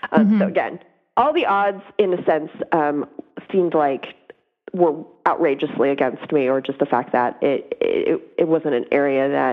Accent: United States; first language English; But I, being an American, English being my first language, that's what I write as a creative.

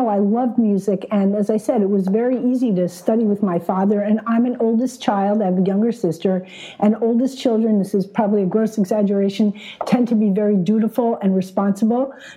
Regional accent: New Jersey, United States; So my parents switched me to a phenomenal teacher in our local town. I grew up in New Jersey.

